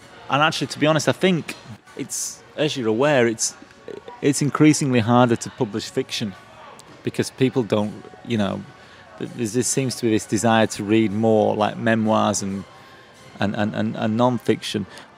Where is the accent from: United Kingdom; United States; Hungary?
United Kingdom; Yorkshire and the Humber; now in Japan; I was raised in West Yorkshire, which is not the most liberal place to be raised. And then I live in Japan, which, again, is not the most liberal place.